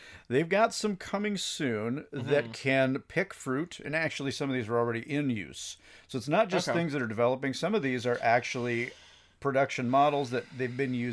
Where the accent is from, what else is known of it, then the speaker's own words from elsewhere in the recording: Northern Plains, United States; I mean, even in just my time growing up in the Northern Plains, I saw a lot of family farms sell out to other farmers.